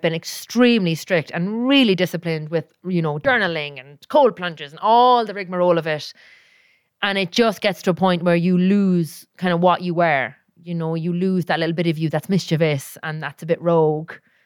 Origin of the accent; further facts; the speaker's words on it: Cork, Munster, Ireland; I'm from Cork